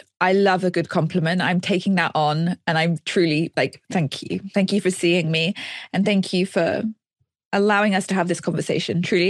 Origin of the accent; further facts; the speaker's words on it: Australia; I'm Australian.